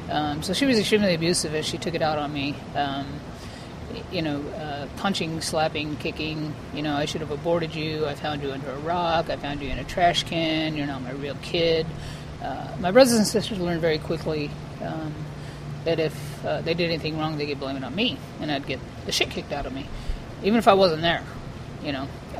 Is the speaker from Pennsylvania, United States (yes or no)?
no; New Mexico, United States; I'm 45 years old, and I'm originally from New Mexico in the Four Corners area. So I was born in 1970, May 25th.